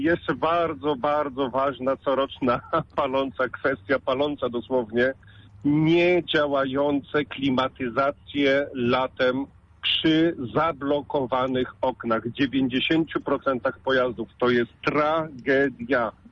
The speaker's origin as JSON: {"language": "Polish", "town": "Poznań", "region": "Greater Poland Voivodeship", "country": "Poland", "tie": "born there", "said": "jestem z urodzenia poznaniakiem"}